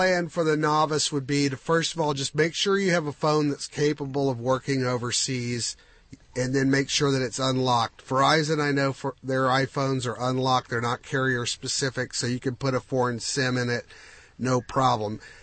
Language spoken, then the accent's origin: English; Houston, Texas, United States; hey, we don't know each other, but we're both from Houston.